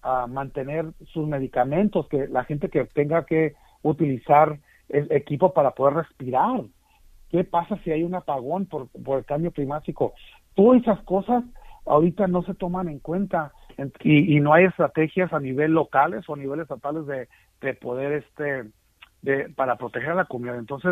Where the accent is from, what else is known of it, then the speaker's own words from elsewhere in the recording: Los Angeles, California, United States; nosotros de que nos criamos en Los Ángeles, que desde niños nos enseñaron a ahorrar agua y ahorrar la energía